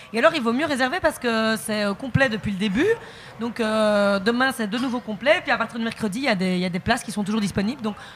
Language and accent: French; Belgium; now in France; Au cas où il y aura un doute, je suis belge, oui, tout à fait.